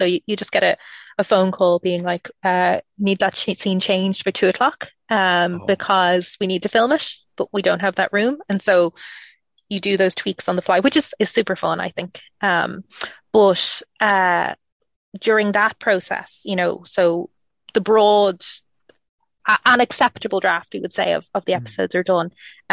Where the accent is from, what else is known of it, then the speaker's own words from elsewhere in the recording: Ireland; obviously, you know, I'm Irish and Sean is English.